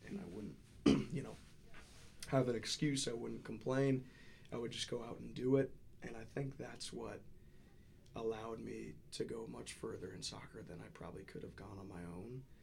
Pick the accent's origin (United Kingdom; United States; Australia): United Kingdom; England; So I'm English, like British, but I don't have an accent.